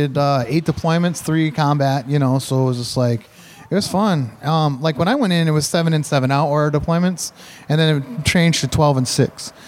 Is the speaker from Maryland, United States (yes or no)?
no; Ohio, United States; I'm from Ohio originally. So like. Just south of Detroit, across the border.